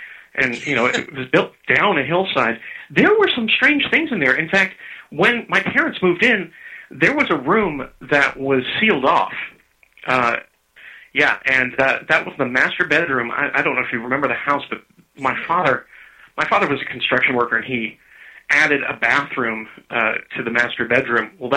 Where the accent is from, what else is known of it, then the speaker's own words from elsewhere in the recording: Hollywood, California, United States; I grew up in Hollywood, you know, as a little kid, in one of the original Hollywoodland homes.